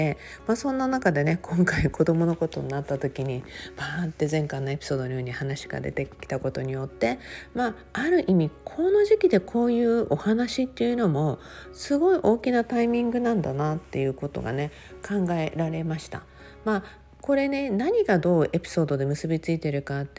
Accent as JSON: {"language": "Japanese", "region": "Okinawa", "country": "Japan", "said": "私は沖縄出身なので、もう沖縄イコール仏壇命みたいなね、すごいところがあって、"}